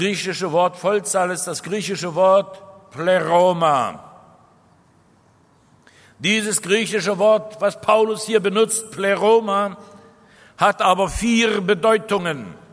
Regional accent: Israel; Ich komme aus Israel.

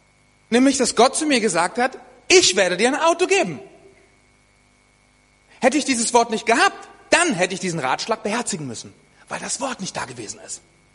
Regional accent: Germany; Wir als Deutsche, wir haben Erkenntnis und Erkenntnis und Erkenntnis.

